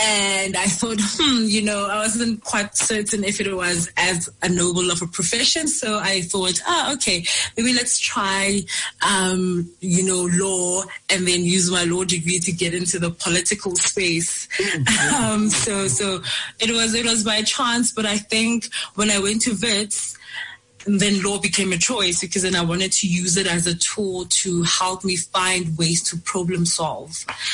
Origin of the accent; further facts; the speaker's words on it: Johannesburg, Gauteng, South Africa; I was born on the 10th of March, 1992, born and bred in Johannesburg.